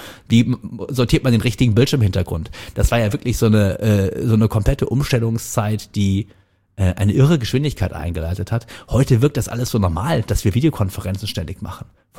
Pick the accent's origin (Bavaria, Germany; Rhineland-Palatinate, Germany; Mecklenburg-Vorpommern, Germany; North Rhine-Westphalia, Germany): North Rhine-Westphalia, Germany; Cologne; born there; Ja gebürtiger Kölner